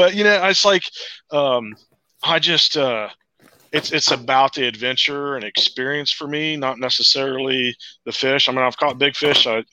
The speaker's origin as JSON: {"language": "English", "region": "Ohio", "country": "United States", "tie": "born or raised there", "said": "I'm from Central Ohio, I grew up in Ohio. I've lived here all my life"}